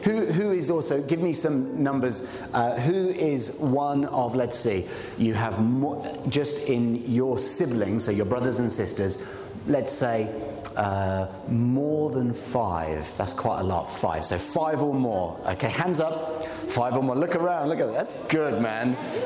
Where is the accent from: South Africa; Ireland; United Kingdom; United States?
Ireland; Now, remember, I'm from Ireland, half Irish, half English. So Irish Catholics, which is what I'm, my ethnic background is, we are known for having big families, okay?